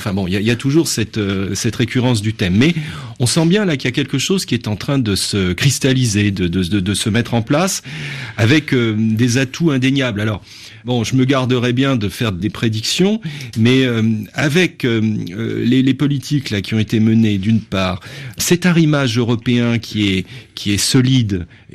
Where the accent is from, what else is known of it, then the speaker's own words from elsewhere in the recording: France; Alors, comme moi je suis français